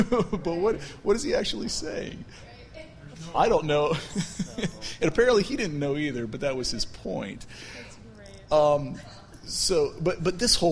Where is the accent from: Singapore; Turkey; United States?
Turkey; I grew up in Turkey as a missionary kid, so I've sort of been back.